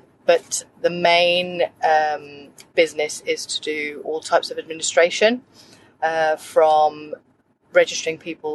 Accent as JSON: {"language": "English", "town": "Sutton Coldfield", "region": "West Midlands", "country": "United Kingdom", "tie": "born there", "said": "originally from the UK, from Birmingham."}